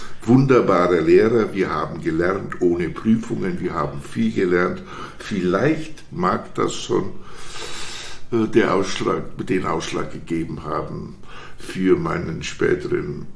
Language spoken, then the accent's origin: German; Bavaria, Germany; Ich bin in einem Bauerndorf in Mittelfranken aufgewachsen, allerdings so ein bisschen in der Außenseitersituation, weil meine Mutter als Witwe aus dem Rheinland kam